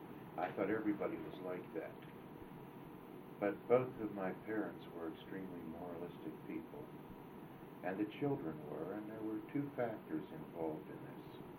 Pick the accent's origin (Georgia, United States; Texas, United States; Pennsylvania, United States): Pennsylvania, United States; Pittsburgh; born there; I was born in Pittsburgh, and Daddy early went into the very glamorous motion picture business and really never made money again.